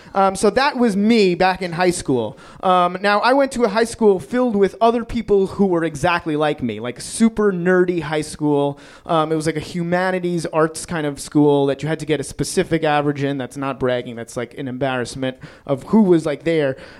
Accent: Queens, New York, United States; I I grew up in Queens in New York, and I was very tiny until senior year in high school when I got my growth spurt.

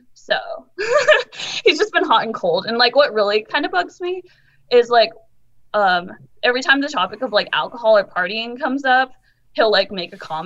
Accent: Sacramento, California, United States; I'm 23 and I'm from Sacramento.

